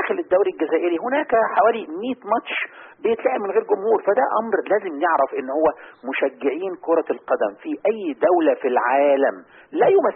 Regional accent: Egypt; فقالوا أنت مصري؟ قلت لهم أيوة أنا مصري

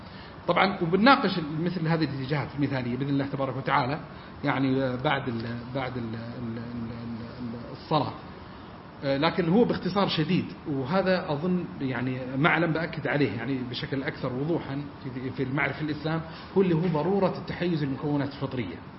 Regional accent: Dammam, Eastern Province, Saudi Arabia; أنا من الشرقية في الدمام

